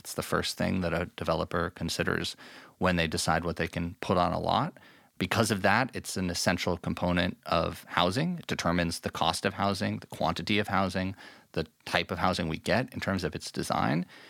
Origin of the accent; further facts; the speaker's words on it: New York City, New York, United States; And I grew up in New York City